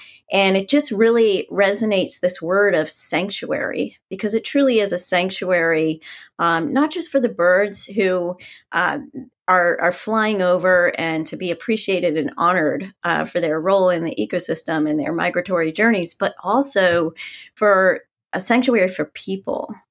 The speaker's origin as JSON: {"language": "English", "region": "Maryland", "country": "United States", "tie": "born or raised there", "said": "where I grew up in Maryland, and we took a day trip up to the sanctuary."}